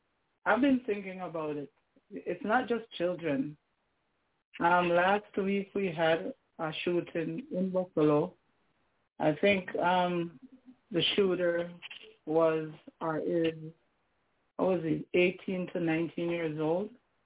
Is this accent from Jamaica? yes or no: yes; Jamaica; Growing up in Jamaica, what we used to do, we play with mud